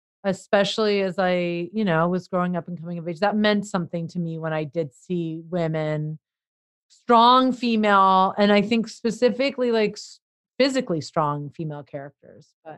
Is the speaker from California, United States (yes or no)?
yes; Los Angeles, California, United States; I grew up in a mostly white neighborhood and a white, you know, all that, but I grew up in Los Angeles.